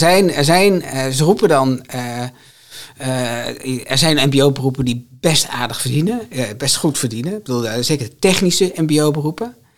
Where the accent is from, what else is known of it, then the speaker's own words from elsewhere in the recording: Groningen, Netherlands; toen ik in Groningen opgroeide als zoon van een lerares in het mbo...